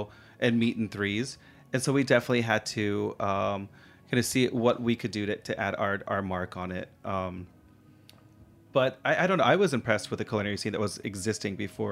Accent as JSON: {"language": "English", "country": "India", "lives_now": "United States", "said": "I'm a woman. I'm from India. Like, I'm here in the South and I've had no problems."}